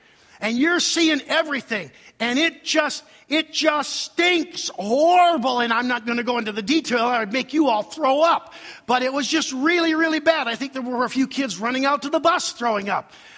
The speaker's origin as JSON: {"language": "English", "town": "Rochester", "region": "Minnesota", "country": "United States", "tie": "born or raised there", "said": "both Don and I grew up in Rochester, Minnesota, Mayo Clinic town, southeastern Minnesota"}